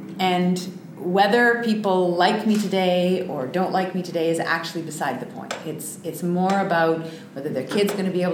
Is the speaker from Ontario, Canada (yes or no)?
yes; Ontario, Canada; as an Ontarian and as a Canadian